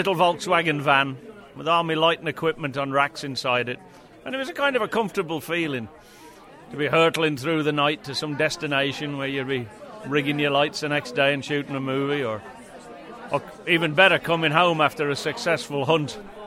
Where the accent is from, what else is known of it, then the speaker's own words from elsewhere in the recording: Ireland; Being an Irishman and an electronics expert, and coming from a family in Ireland that had historical ties with the struggle for freedom